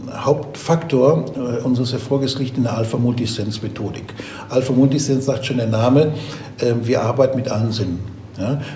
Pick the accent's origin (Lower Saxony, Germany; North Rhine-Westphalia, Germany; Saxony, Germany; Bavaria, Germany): Bavaria, Germany; Aber auch wenn ich von meinem Heimatort als Beispiel von Bayern Süd nach Bayern Nord fahre